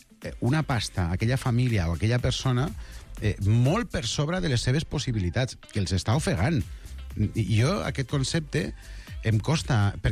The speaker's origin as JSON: {"language": "Catalan", "town": "Castelló de la Plana", "region": "Valencian Community", "country": "Spain", "said": "Jo que sóc de Castelló, i Castelló i Barcelona no tenen res a veure."}